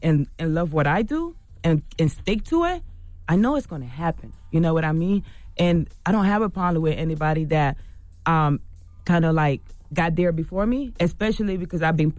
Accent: Fort Lauderdale, Florida, United States; because I'm from, I was raised in Fort Lauderdale, Florida.

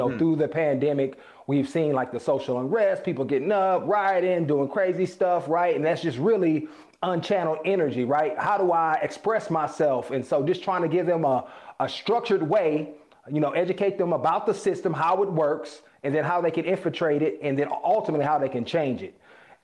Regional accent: Oakland, California, United States; You know, I grew up in Oakland, California, single parent, and my dad wasn't around in the traditional sense.

